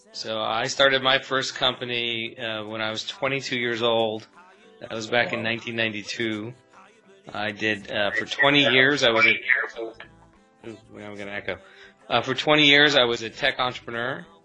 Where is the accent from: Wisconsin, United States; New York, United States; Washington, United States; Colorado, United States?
Washington, United States; Seattle; I'm from Seattle, Washington, and my job is to help entrepreneurs.